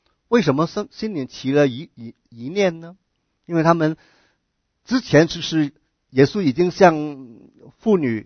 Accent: China; 聚会的好像我们中国人聚会总是有吃的嘛，我们团契一定先吃饭

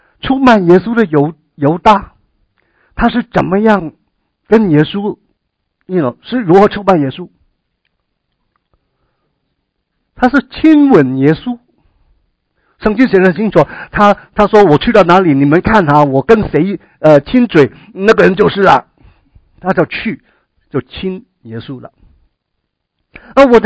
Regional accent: China; 我们中国人应该很明白什么叫做礼嘛，对不对？我们中国人称为礼仪之邦

